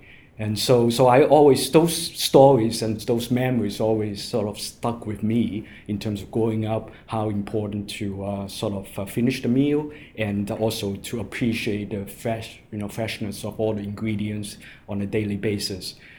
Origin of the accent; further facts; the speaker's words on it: Hong Kong; And I grew up in Hong Kong, and my family's when I was young, they were struggling.